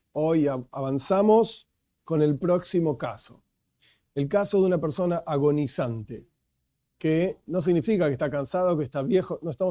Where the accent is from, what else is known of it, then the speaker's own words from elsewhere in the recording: Argentina; Yo vivo en Argentina, soy argentino, nací en Argentina.